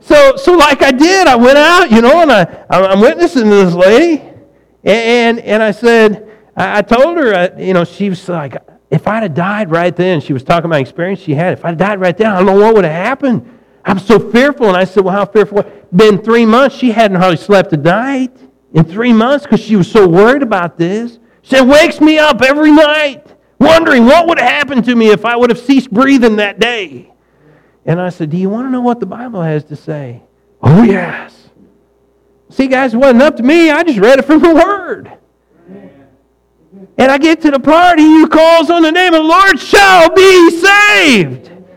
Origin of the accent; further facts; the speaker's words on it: Missouri, United States; I'm from Missouri and we're helping clean up your neighborhood.